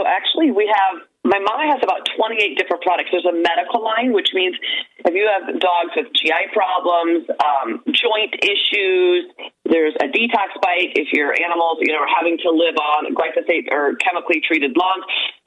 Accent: Iowa, United States; I was born and raised in Iowa.

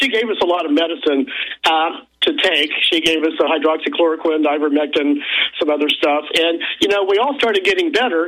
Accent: Tulsa, Oklahoma, United States; I'm from Tulsa, Oklahoma.

